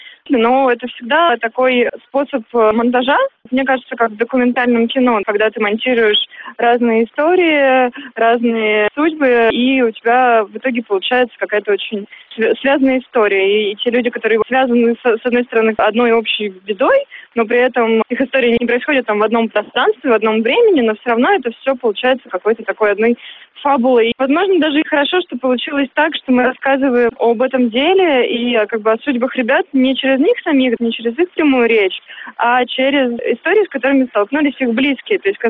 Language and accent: Russian; Yekaterinburg, Sverdlovsk Oblast, Russia; я вообще не москвич, я из Екатеринбурга. Но в Екатеринбурге я там ходила с шариками белыми